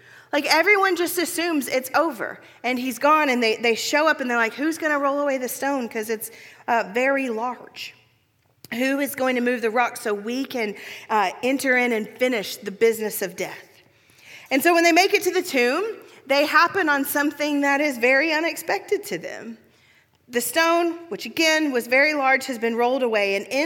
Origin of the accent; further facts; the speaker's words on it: Southern United States, United States; Like, I'm from the South, we cook our feelings, right?